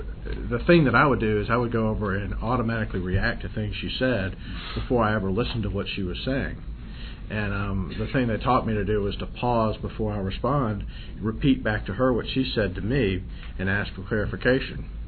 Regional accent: Memphis, Tennessee, United States; from Memphis, Tennessee, sex lover.

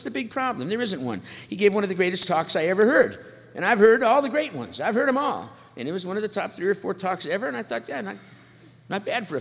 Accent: San Diego, California, United States; I thought, whoa, because I'm from San Diego, and we're real relaxed down there.

